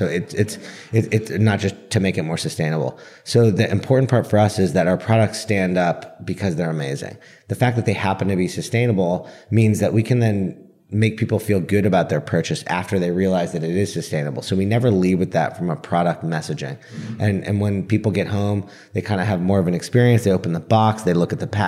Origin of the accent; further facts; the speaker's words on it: California, United States; And for me, kind of growing up in Northern California, it was all about, you know, doing smart things for the environment.